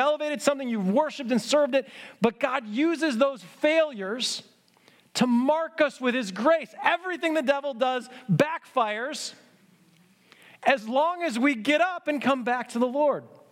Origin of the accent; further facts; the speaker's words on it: United States; We loved it. We're so American. We love to make it about ourselves.